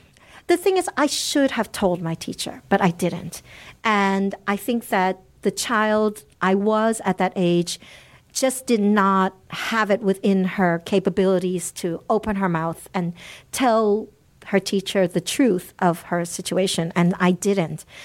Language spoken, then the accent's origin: English; New York, United States; now in Netherlands; And yes, I live in Holland. I grew up in New York, but I live in Holland.